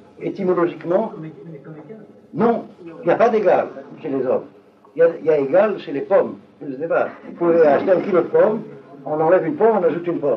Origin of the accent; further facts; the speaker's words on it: Algeria; born there; also born or lived in France; moi je suis né en Algérie, et j'ai fait mes études occidentales en France